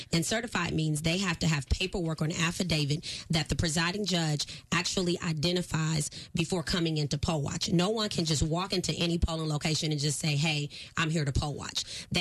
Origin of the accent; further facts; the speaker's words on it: Austin, Texas, United States; I'm from Austin, and I graduated from Texas Southern University, and my first year I didn't change my registration.